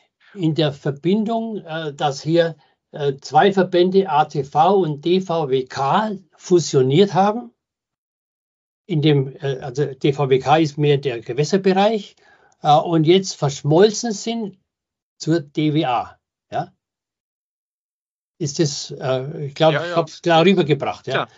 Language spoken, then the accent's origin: German; Bavaria, Germany; Jetzt komme ich zwar aus Bayern